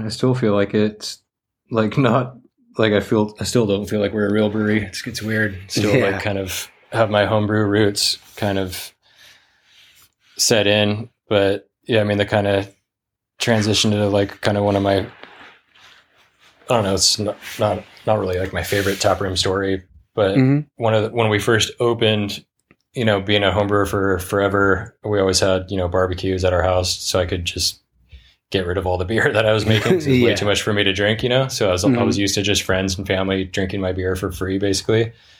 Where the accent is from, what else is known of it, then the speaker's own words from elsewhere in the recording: Santa Cruz, California, United States; being kind of born and raised in the Santa Cruz area, you know, the ocean's always been a close, you know, special thing to me.